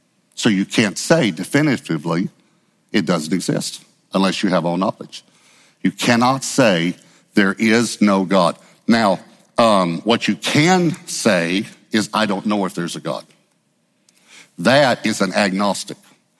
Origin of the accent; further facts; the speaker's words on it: Texas, United States; I grew up in East Texas, so I know there's a Paris, Texas because we beat them in football.